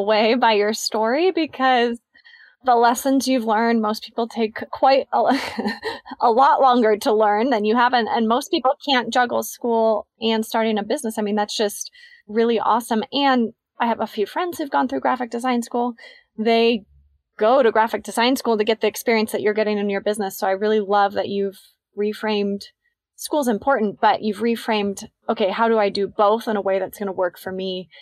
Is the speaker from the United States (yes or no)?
yes; Newport, Rhode Island, United States; And I grew up in Newport, so I'm really familiar with the US Open.